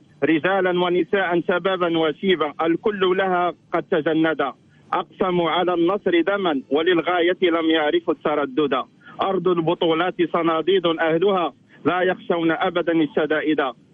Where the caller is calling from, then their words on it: Fez, Fès-Meknès, Morocco; مدينه فاس